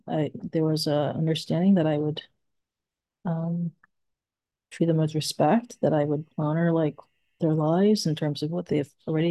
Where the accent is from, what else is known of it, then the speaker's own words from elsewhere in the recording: Jamaica; The opposite of that would be I think the way I grew up in Jamaica